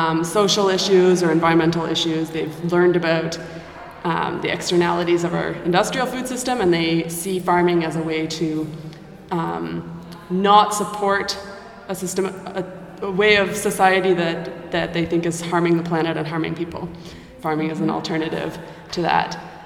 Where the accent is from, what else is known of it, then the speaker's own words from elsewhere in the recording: Canada; I'm from Canada